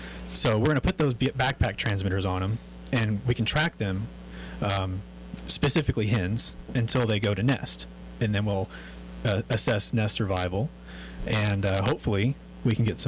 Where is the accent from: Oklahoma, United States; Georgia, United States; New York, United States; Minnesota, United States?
Oklahoma, United States; Lawton; also born or lived in Texas; So I'm originally from Lawton, so you can kind of call me almost a local boy. Went to Oklahoma State for my bachelor's, went to Texas Tech for my master's, moved to Florida